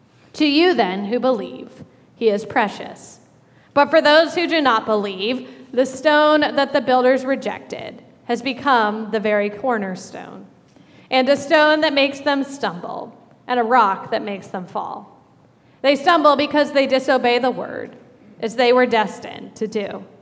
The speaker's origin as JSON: {"language": "English", "town": "Strongsville", "region": "Ohio", "country": "United States", "said": "And I said, \"Yeah, I'm from Strongsville.\""}